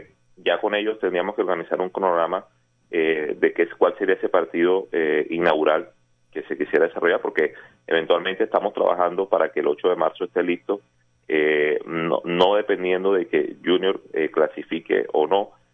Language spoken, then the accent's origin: Spanish; Barranquilla, Atlántico, Colombia; como barranquillero y como colombiano